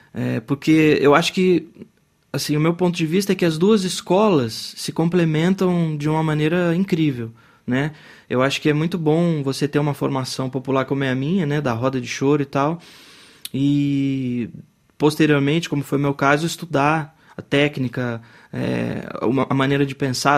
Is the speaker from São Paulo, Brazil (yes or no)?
yes; Avaré, São Paulo, Brazil; also born or lived in Ribeirão Preto; eu nasci em Ribeirão Preto, mas eu logo me mudei para Avaré, também no interior de São Paulo, então eu me considero avareense, né? Mais do que ribeirão pretano.